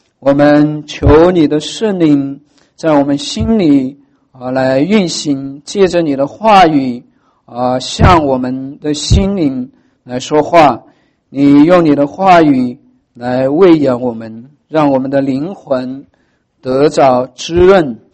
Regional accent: China; now in United States; 我们从中国来到美国，

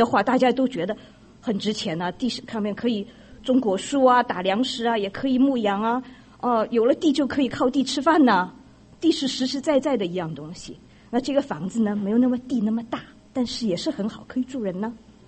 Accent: Shanghai, China; 因为我过去在上海长大，我们家有好大的3个很漂亮的阳台，

